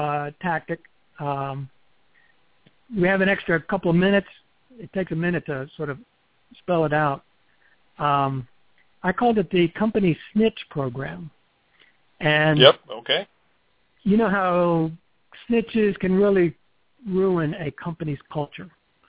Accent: the South, United States; You know, I grew up in the South.

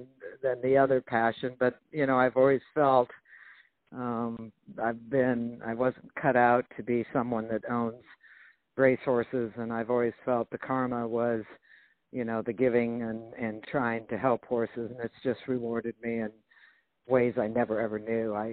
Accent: Oak Lawn, Illinois, United States; I'm from the Midwest in Oaklawn

